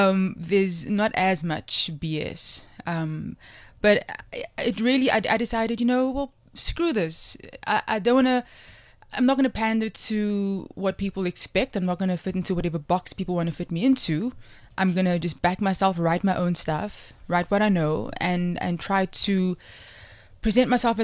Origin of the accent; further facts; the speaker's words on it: Strandfontein, Western Cape, South Africa; I come from Strandfontein, which is, I would say, a kind of a nicer version of Mitchell's Plain, next to Mitchell's Plain.